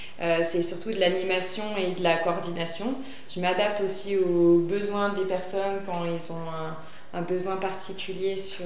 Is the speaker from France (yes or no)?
yes; Merle-Leignec, Auvergne-Rhône-Alpes, France; Alors moi je viens de Merle. Juste à côté d'Apinac.